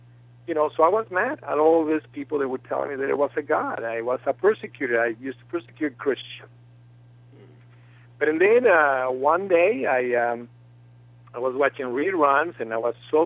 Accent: Mexico City, Mexico; moved away; I've never seen snow growing up in Mexico City. And, you know, Mexico City is warm all the time. It's never snowing.

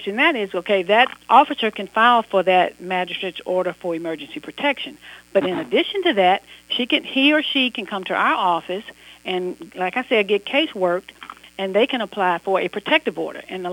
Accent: Chicago, Illinois, United States; born there; Yes, I was born in Chicago.

